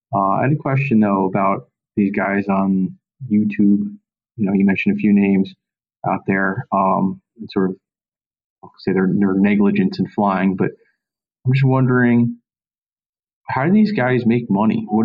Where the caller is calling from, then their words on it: New Jersey, United States; I came from New Jersey.